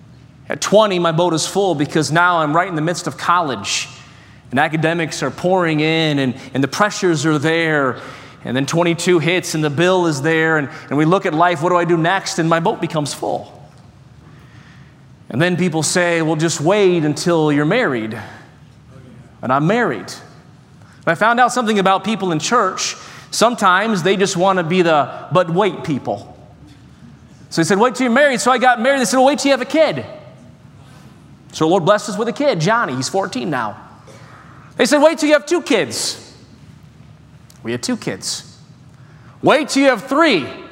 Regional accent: Michigan, United States; But I come from Michigan, where it rains like every day.

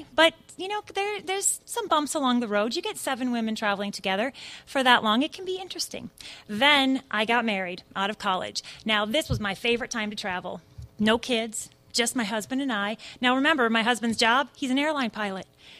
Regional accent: Michigan, United States; I'm not just from Michigan, I'm from the UP, the Upper Peninsula of Michigan. It gets like 30 below and just stays there for a long time, it seems like.

